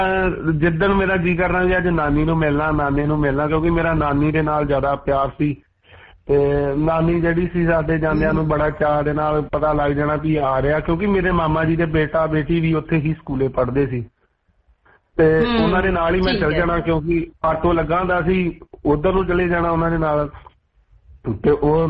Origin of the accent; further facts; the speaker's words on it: Vairo Nangal, Punjab, India; ਮੈਂ ਜ਼ਿਲ੍ਹਾ ਗੁਰਦਾਸਪੁਰ ਤੋਂ ਵੈਸੇ ਮੇਰਾ ਪਿੰਡ ਬਟਾਲੇ ਦੇ ਨਜ਼ਦੀਕ ਆ ਵੈਰੋ ਨੰਗਲ ਮੇਰਾ ਪਿੰਡ ਆ ਜੀ ਮਹਿਤਾ ਚੌਂਕ ਦੇ ਨਜ਼ਦੀਕ